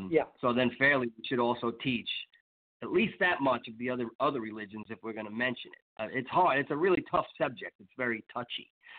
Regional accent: New York, United States; And I'm a Yankee. I'm a damn Yankee. I grew up in New York.

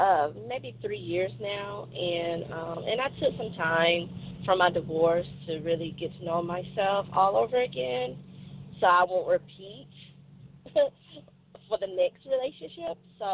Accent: Atlanta, Georgia, United States; I'm from Georgia. I'm from

